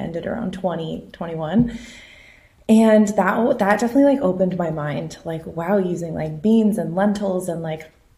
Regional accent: Boulder, Colorado, United States; I grew up in Colorado. So like I grew up in Boulder, Colorado. So I grew up with like the crunchy moms, you know, just all over everywhere.

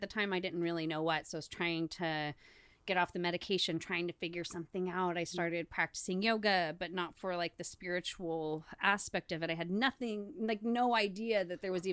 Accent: Los Banos, California, United States; I grew up, I was born and raised in Los Banos. My family comes from here. I had been away from Los Banos since I was like 19 years old before, you know, returning in 2020.

